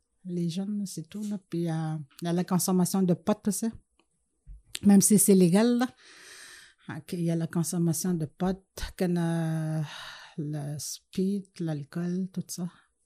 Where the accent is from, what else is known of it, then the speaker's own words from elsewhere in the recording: Lac-Simon, Quebec, Canada; je viens du Lac-Simon, la communauté du Lac-Simon.